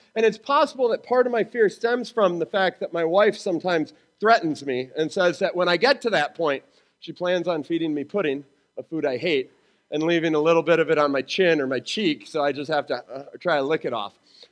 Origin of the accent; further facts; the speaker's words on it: Wisconsin, United States; And where I grew up in Wisconsin, we actually had a huge population of Hmong people.